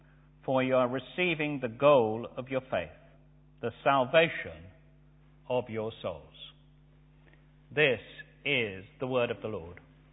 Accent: India; born there; I was born to Indian Parsi parents, and therefore I am, racially speaking, an Indian. I was born in India, therefore I became an Indian citizen.

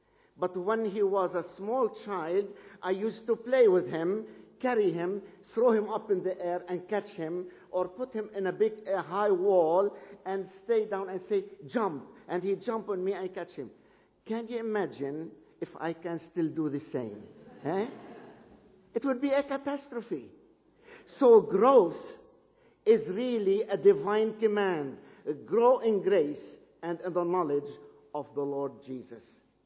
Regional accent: Lebanon; I said, I am from Lebanon, she did not really know where Lebanon is.

